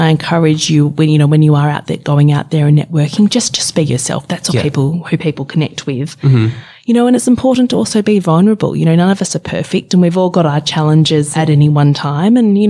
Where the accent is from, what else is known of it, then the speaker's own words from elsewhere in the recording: Perth, Western Australia, Australia; And we had an amazing upbringing growing up in Perth, Western Australia, but spending time over on the East Coast every year.